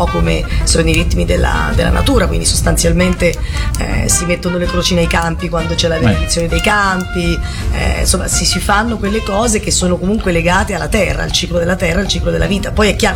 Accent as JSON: {"language": "Italian", "town": "Grello", "region": "Umbria", "country": "Italy", "said": "Sicuramente se a una persona di Grello e dici di dove sei, che risponde? Di Grello, non ti dice che è di Gualdo, quindi se c'è sicuramente l'energia positiva, nel senso che ci sentiamo attaccati al territorio"}